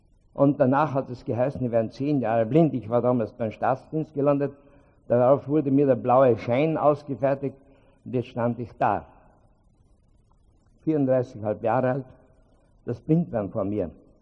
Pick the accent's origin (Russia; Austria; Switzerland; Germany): Austria; Tyrol; Als Tiroler müsste ich eigentlich anders anfangen als wie vor diesem hohen internationalen Publikum. In Tirol sagt man, grüß euch Gott, liebe Weiberleid und Manderleid.